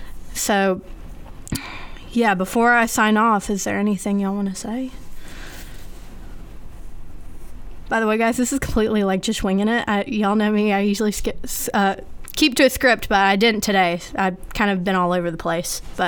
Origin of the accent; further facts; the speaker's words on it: Cullman, Alabama, United States; And then if you're from my hometown, Coleman, Alabama